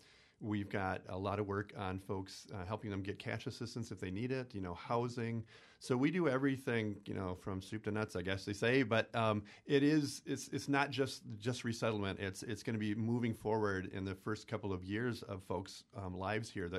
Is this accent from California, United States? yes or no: no; Stevens Point, Wisconsin, United States; we got a few people who grew up in Wausau. I'm from Point. We got a person from Marathon City, big old Marathon. Mm-hmm. You know, we're locals